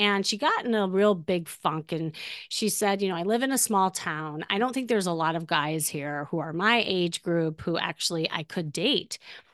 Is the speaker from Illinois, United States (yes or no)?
yes; Chicago, Illinois, United States; And we're both from Chicago.